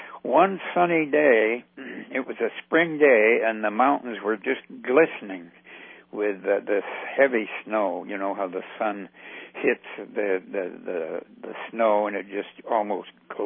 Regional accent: Douglas, Alaska, United States; also born or lived in Thane; Douglas, I remember growing up in Douglas, we moved from Thane because our house was falling apart.

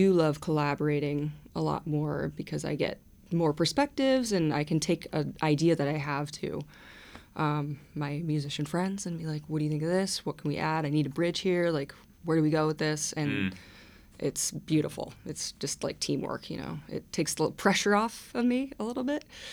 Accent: Juneau, Alaska, United States; He's from Ketchikan, and I'm from Juneau, so we were kind of like high school rivals in a way.

